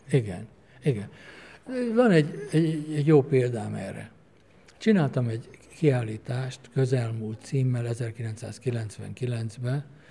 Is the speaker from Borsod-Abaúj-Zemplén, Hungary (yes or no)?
no; Cegléd, Pest, Hungary; born there; szülővárosom Cegléd